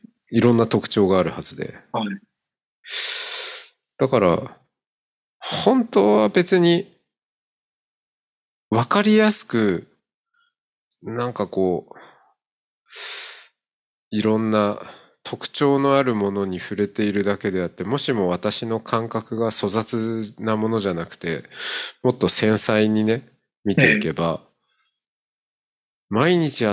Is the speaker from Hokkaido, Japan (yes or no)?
yes; Hokkaido, Japan; 自然の中で北海道で育ったから